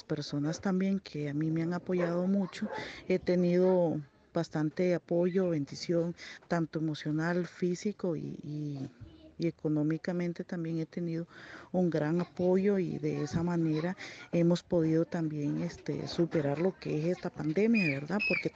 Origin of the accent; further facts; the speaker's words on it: Nicaragua; now in Costa Rica; Yo soy nicaragüense, vivo acá en Costa Rica desde hace 10 años más o menos